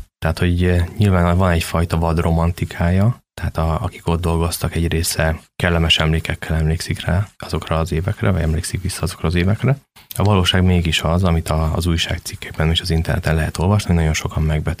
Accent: Százhalombatta, Pest, Hungary; én egy vidéki ipari városban nőttem fel, a regény szereplője is ott él. Tehát Százhalombattán, ami hát egy rendes ipari város, van hőerőmű, van kőolajipari vállalat

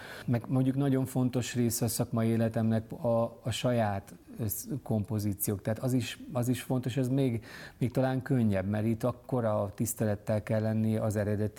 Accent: Cegléd, Pest, Hungary; nagyon messziről indultam, nekem volt zenész a családban, Ceglédről jöttem, sima gimiben jártam

